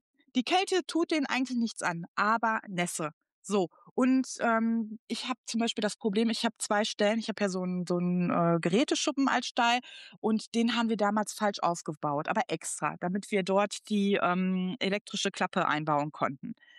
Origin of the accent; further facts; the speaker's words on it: North Rhine-Westphalia, Germany; Also ich komme aus dem Pott, da ist es nie richtig dolle kalt, ne?